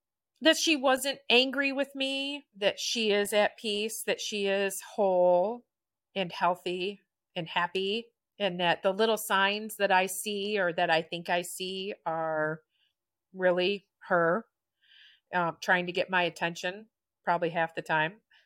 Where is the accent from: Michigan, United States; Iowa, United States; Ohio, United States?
Michigan, United States; Chelsea; now in Brooklyn, United States; I'm from Brooklyn, Michigan, originally Chelsea.